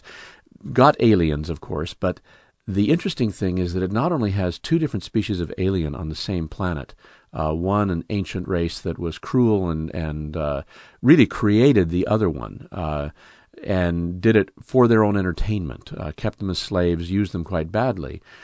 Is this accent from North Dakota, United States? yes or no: no; California, United States; also born or lived in Mesa, Arizona; growing up in California. But now I was in Mesa, Arizona, went into the junior high library there